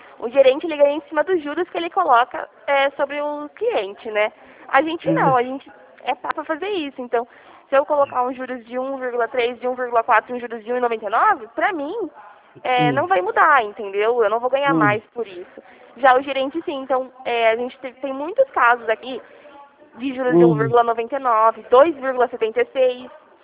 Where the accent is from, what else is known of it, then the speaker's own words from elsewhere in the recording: Rio Claro, São Paulo, Brazil; Eu sou de Rio Claro.